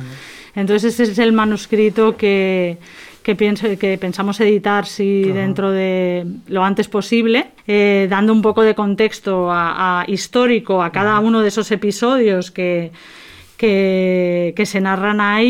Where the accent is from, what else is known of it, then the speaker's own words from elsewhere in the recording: Barcelona, Catalonia, Spain; Yo soy de Barcelona.